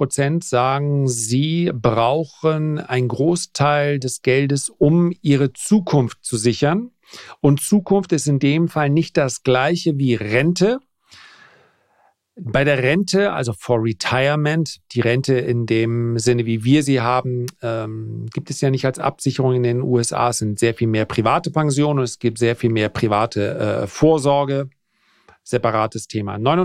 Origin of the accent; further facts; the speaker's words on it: Northern Germany, Germany; Als Norddeutscher ist man ja jetzt auch nicht die geborene Lebensfreude.